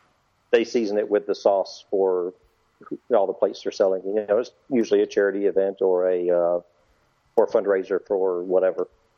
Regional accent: Goldsboro, North Carolina, United States; Scott's barbecue sauce from made in Goldsboro, North Carolina, which was my hometown.

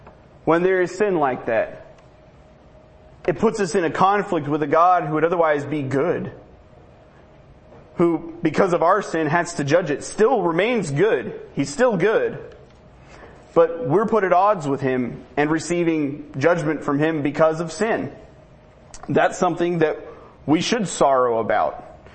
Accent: Pacific, Washington, United States; I'm responsible to go tell Pacific and greater King County, since it's my hometown and the area around it.

